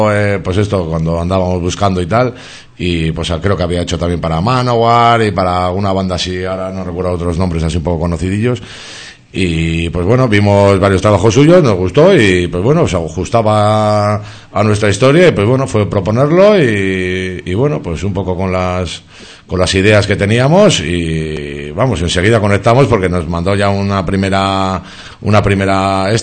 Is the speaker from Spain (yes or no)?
yes; Barakaldo, Basque Country, Spain; que somos de Baracaldo, aquí tienes además a los dos más baracaldeses de la banda hoy en día